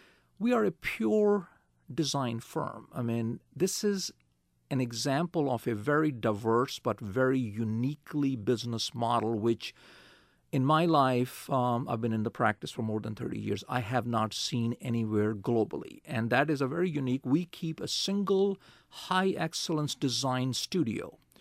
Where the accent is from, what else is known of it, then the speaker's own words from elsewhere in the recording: Pakistan; now in Baltimore, United States; And I told them very clearly that I'm a foreign student. I am carrying a Pakistani passport and a student visa.